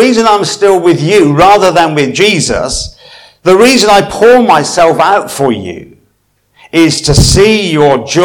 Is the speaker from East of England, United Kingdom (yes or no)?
yes; East of England, United Kingdom; I come from Suffolk, where you probably know we're a little bit backward